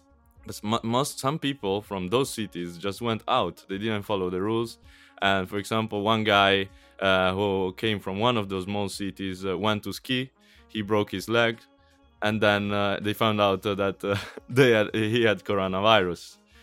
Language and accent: English; Italy; English is a second language; because I'm from Italy